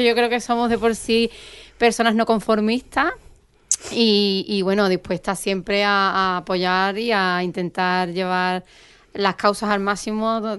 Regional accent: Cádiz, Andalusia, Spain; born there; now in El Puerto de Santa María, Spain; Yo soy gaditana de nacimiento, adoptada portuense desde el 2008, me considero portuense ya de pleno derecho.

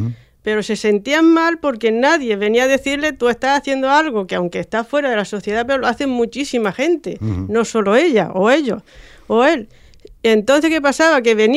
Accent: Andalusia, Spain; Que es un pueblo de colonización, de Pablo de Olavide y Carlos III. Entonces, en mi pueblo llegaron por parte de Barastegui y mi familia del norte.

